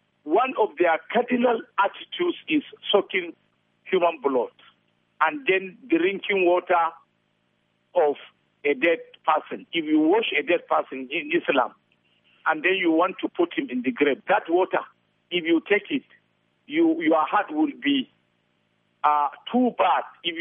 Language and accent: English; Gombe State, Nigeria; You see, I am from Northeast Gombe.